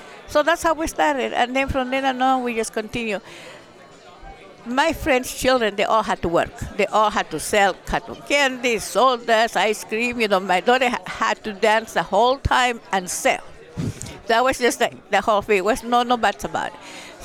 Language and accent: English; Bolivia; I was born and raised in Bolivia